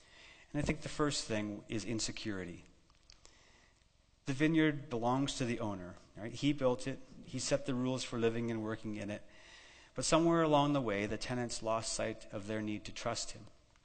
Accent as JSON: {"language": "English", "region": "Ontario", "country": "Canada", "tie": "born or raised there", "said": "not so far from where I grew up in Ontario. In the Niagara region, there are really well-known vineyards and great winemaking."}